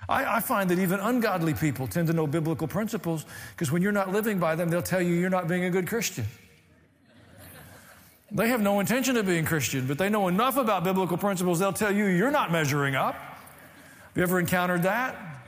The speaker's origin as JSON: {"language": "English", "region": "the South", "country": "United States", "tie": "born or raised there", "said": "I mean, I grew up in the South. We got our own vocabulary anyway."}